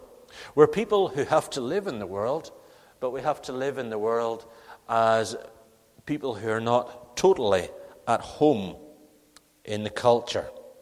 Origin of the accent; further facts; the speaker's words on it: Northern Ireland, United Kingdom; the features of growing up in Northern Ireland and of travelling through the countryside in Northern Ireland